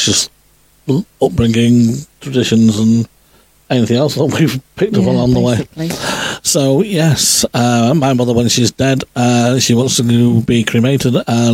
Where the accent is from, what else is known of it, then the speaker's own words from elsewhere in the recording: Stockport, North West England, United Kingdom; So, I'm coming from Stockport, which is the Hatters. Yep. We used to be very famous for making hats.